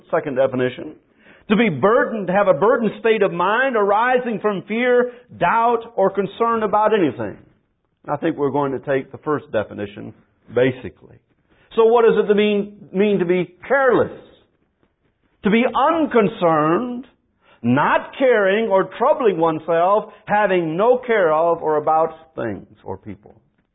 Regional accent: Detroit, Michigan, United States; Now, I grew up in Detroit.

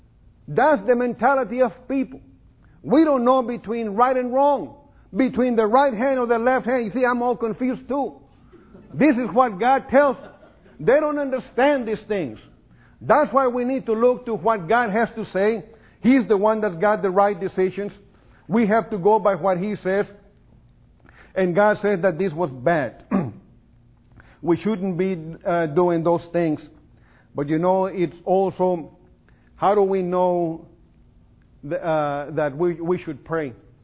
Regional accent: Texas, United States; And, of course, we were all Texans, and we said, "No, we're policemen from San Antonio."

